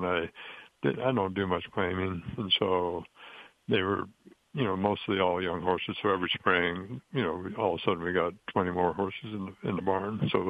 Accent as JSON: {"language": "English", "region": "Washington", "country": "United States", "said": "because he knew I was from Washington"}